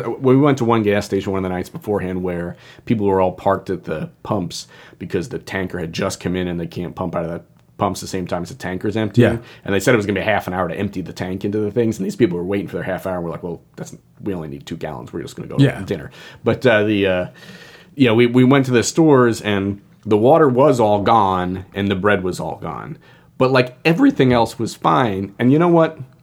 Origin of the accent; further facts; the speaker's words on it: Long Island, New York, United States; Well, it's kind of like, I grew up on Long Island